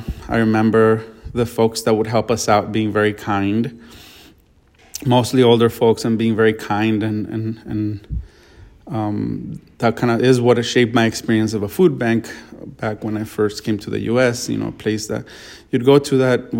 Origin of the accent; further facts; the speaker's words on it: Mexico; I guess growing up in Mexico, I didn't have a lot of, I didn't pay a lot of attention to the food that we were eating.